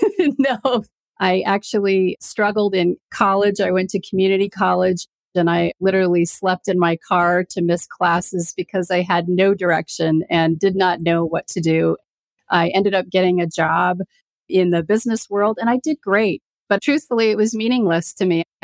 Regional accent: Colorado, United States; I grew up in Colorado and was fortunate enough to have parents that were very outdoorsy.

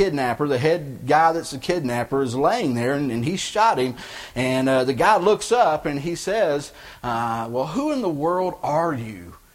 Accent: Texas, United States; or I grew up in Texas, there were days it was too hot to go out and play

